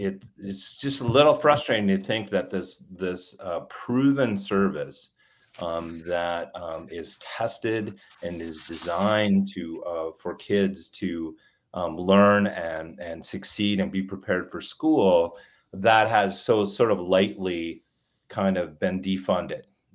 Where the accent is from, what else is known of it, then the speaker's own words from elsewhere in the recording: Stevens Point, Wisconsin, United States; Well, I grew up in Stevens Point and had the delusion, I think, that if I came to school in Madison, I might discover, you know, a career or something like that.